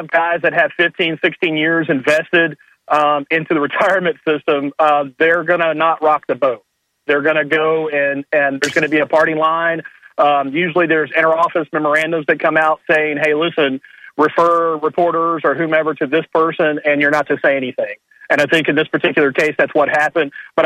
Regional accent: Atlanta, Georgia, United States; I'm originally from Metro Atlanta in Georgia, and I worked in law enforcement.

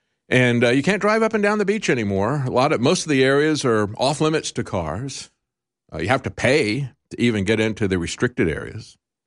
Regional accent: Tampa, Florida, United States; I grew up in Florida, in Tampa, and we used to go to Daytona quite often.

